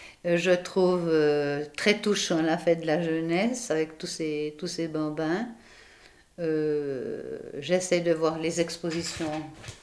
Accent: Boudry, Neuchâtel, Switzerland; also born or lived in Colombier; fait, je suis née à Boudry et puis mes parents sont venus habiter avec leur bébé.

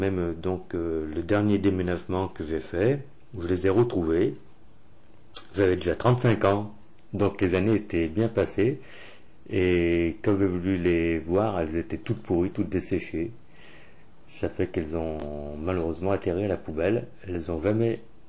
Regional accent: Villeurbanne, Auvergne-Rhône-Alpes, France; ils ont fait tous les magasins de Lyon et de Villeurbanne, parce qu'on est de Villeurbanne

